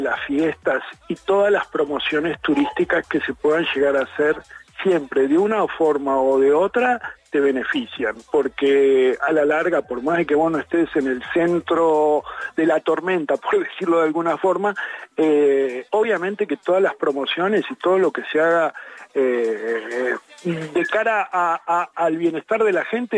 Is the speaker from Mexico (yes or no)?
no; Argentina; se nota que soy argentino. Toda mi vida trabajé en Argentina en turismo y más en la parte de hoteles